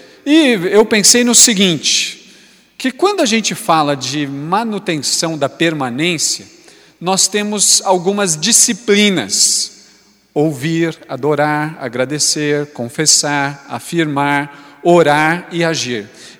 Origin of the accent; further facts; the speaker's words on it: Brazil; como bons brasileiros que somos, nós estamos sempre prontos para dar jeitinho.